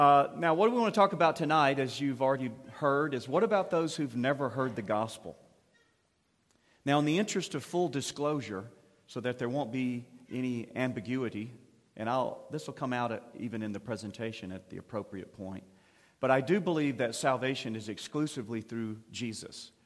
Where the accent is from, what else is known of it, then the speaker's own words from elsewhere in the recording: United States; I come from the United States.